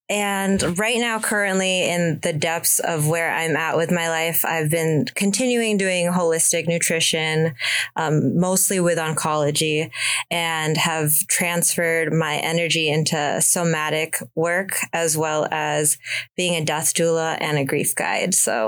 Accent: Alaska, United States; like, oh yeah, I'm from Alaska, they're like, is that part of the United States?

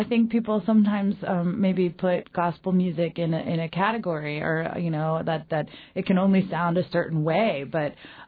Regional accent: Dallas, Texas, United States; I'm from Dallas, actually.

